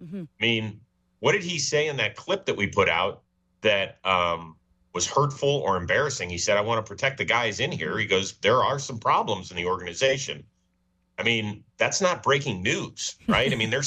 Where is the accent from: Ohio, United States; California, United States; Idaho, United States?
Ohio, United States; we're both from Ohio.